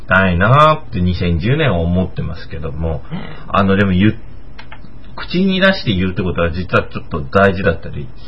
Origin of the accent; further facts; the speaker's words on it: Kyushu, Japan; 僕、九州出身でもあるので